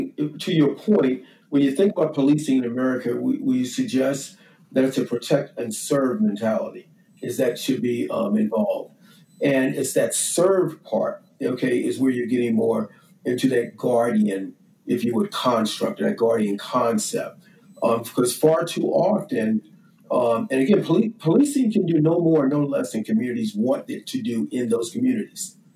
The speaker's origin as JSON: {"language": "English", "town": "Philadelphia", "region": "Pennsylvania", "country": "United States", "tie": "born or raised there", "said": "and I grew up in Philadelphia, there were certain officers on the street, you wanted to stay as far away from as possible growing up"}